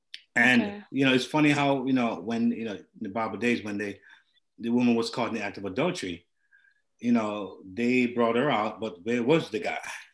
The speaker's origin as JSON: {"language": "English", "country": "Jamaica", "tie": "born there", "said": "you know, I was born in Jamaica, and I've heard enough"}